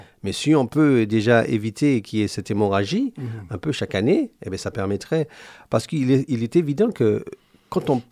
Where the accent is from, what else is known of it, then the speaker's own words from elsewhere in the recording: Martinique, France; born there; je suis né en Martinique parce que, voilà, je n'ai pas le choix. Hein, mais je sais que j'ai toujours eu des origines qui sont multiples, hein, à la fois d'Afrique, d'Inde... d'Europe, parce que j'avais une arrière-grand-mère qui était vendéenne, j'avais une arrière-grand-mère indienne